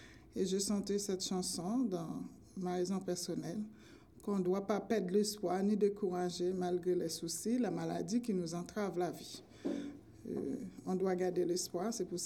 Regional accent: Haiti; Je viens d'Haïti.

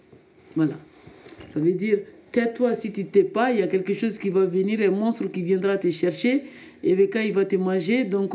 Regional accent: Mali; Donc je viens du Mali, donc il y a beaucoup de compétences artisanales, là.

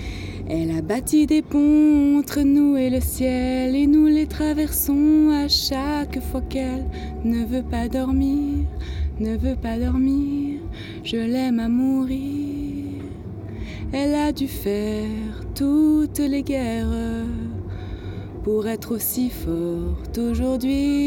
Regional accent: Lausanne, Vaud, Switzerland; j'ai 20 ans et je viens de Lausanne.

